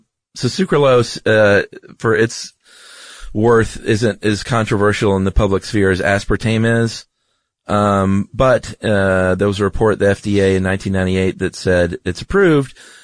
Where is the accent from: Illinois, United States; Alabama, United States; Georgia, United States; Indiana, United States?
Georgia, United States; And then I was like, oh, wait a minute. I'm from Georgia. I need to be drinking sweetened tea